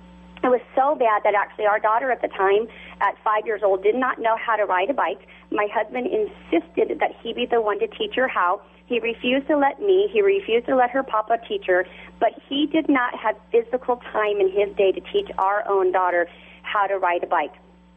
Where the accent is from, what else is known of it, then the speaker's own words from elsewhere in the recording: California, United States; And so my husband and I actually live in California, born and raised in California.